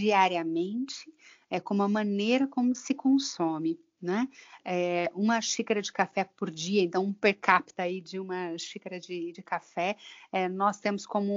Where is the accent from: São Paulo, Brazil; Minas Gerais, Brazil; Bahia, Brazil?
Minas Gerais, Brazil; accent: Minas Gerais; Eu sou mineira, né? Já deu para perceber aí pelo meu sotaque.